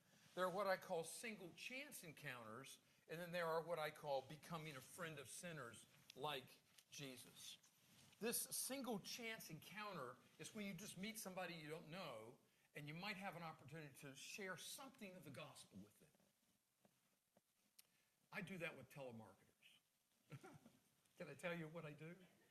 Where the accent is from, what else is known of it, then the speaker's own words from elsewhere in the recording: North Carolina, United States; I got saved as a teenager growing up in North Carolina